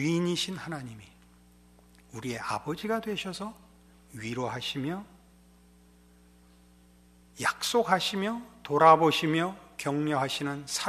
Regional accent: North Korea; 저는 이제 이북 사람이라서 이북 정서는 이렇게 합니다.

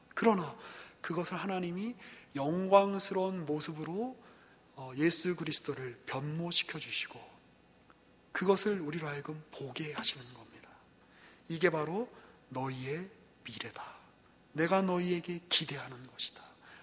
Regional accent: South Korea; also born or lived in China; 뭐 그 도시도 이제 꽤 중국 사람들한테는 되게 좋아하는 도시였습니다만 저의 고향인 한국과 비교해 봤을 때 그 굉장히 이제 비교되는 것이 굉장히 많이 있었습니다.

